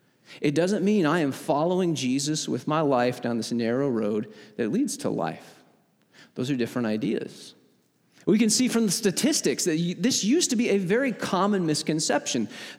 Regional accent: Salem, Illinois, United States; I said, well, I'm from Salem, Illinois. That's where I grew up, southern part of the state.

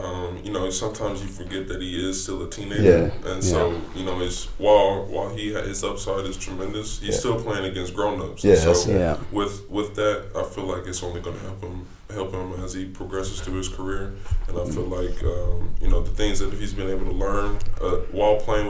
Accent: Oklahoma, United States; I went to OU so I could stay home. I'm from Oklahoma.

